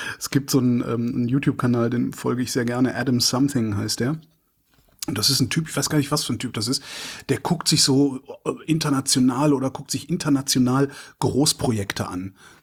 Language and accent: German; Cologne, North Rhine-Westphalia, Germany; Köln, meine Heimatstadt